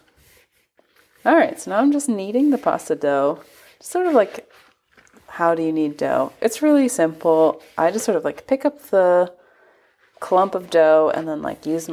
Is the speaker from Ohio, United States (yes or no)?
yes; Ohio, United States; and so I'm from Ohio originally in the United States, the Buckeye State